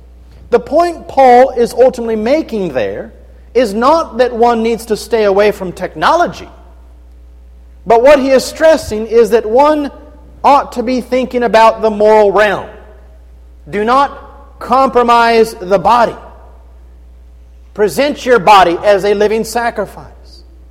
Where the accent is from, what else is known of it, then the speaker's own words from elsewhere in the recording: Kentucky, United States; I'm from Kentucky, so it seems that a lot of people assume that I have to know basketball fairly well